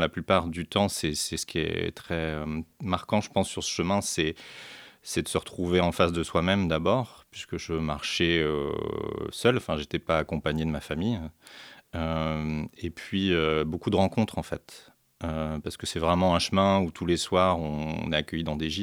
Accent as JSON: {"language": "French", "region": "Centre-Val de Loire", "country": "France", "tie": "born or raised there", "moved": "as an adult", "said": "j'ai pas l'accent Lot-et-Garonnais. Je suis originaire du centre de la France, voilà, de la région d'Orléans, dans la campagne orléanaise en fait, pour être exact. Voilà, du milieu plutôt agricole, père agriculteur et mère prof."}